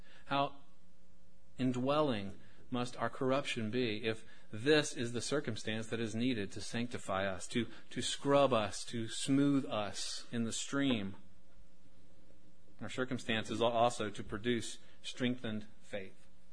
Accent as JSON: {"language": "English", "town": "Pottsville", "region": "Arkansas", "country": "United States", "said": "I'm an American. I'm a Westerner. I'm an Arkansan. I'm a resident of Pope County, a citizen of Pottsville"}